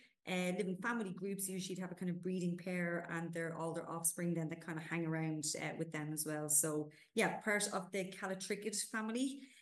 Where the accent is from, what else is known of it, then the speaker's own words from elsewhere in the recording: Ireland; accent: Irish; Apparently, I've been told my Irish accent is not very forgiving